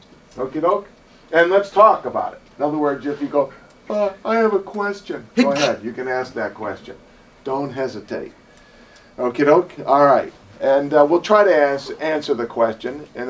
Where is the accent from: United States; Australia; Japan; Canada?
Japan; We come from Japan. Top that one.